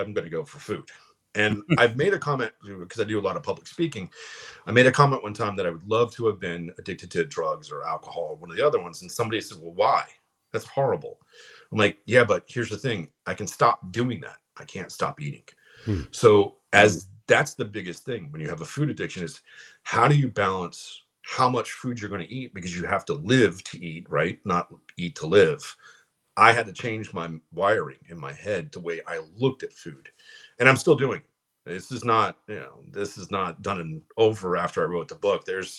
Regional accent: Florida, United States; And when I lived in West Palm, I'm from Florida. So when I lived in West Palm

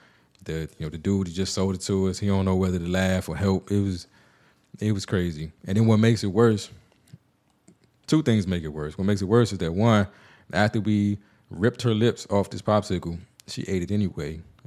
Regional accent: United States; Like, I'm American.

